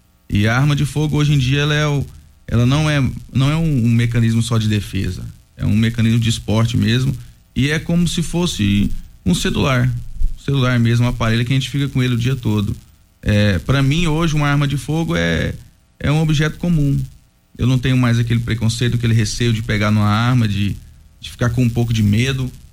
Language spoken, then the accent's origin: Portuguese; Rio Verde, Goiás, Brazil; E de Rio Verde somos nós, do Goiás somos 6.